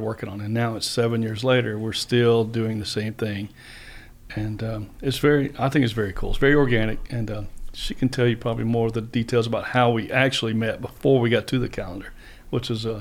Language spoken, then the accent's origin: English; East Point, Georgia, United States; I grew up in East Point. I've been riding motorcycles since I was about 6 years old. I moved to Carroll County around 80, 81. So I've been around this area quite a while.